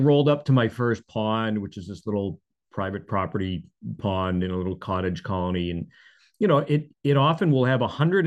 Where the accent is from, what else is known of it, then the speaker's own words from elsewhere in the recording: Brockton, Massachusetts, United States; now in Cape Cod, United States; And that's because I grew up in Brockton. And that's, you know, I'm sort of maintaining that connection to my homeland there in Plymouth County.